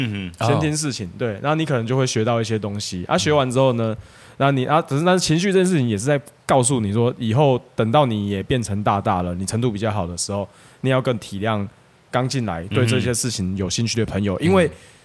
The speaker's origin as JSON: {"language": "Chinese", "region": "Tainan", "country": "Taiwan", "first_language": "Taiwanese", "said": "因为我是台南来的，对"}